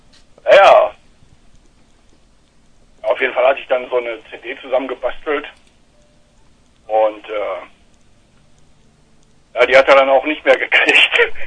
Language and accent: German; Hamm, North Rhine-Westphalia, Germany; Ich komme ursprünglich aus Hamm.